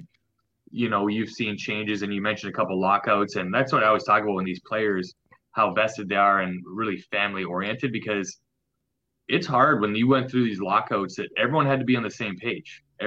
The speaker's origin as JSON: {"language": "English", "country": "Canada", "tie": "born or raised there", "said": "Being Canadian, I did grow up on a lake"}